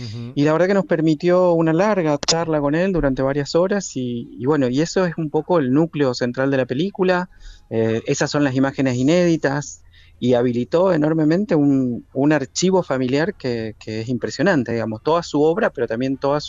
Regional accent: Mendoza, Argentina; una parte importante del equipo de producción es también de la región

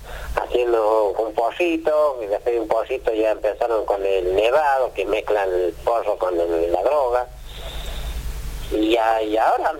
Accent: Córdoba, Argentina; ¿de dónde sos vos … ? Y yo soy de Argüello.

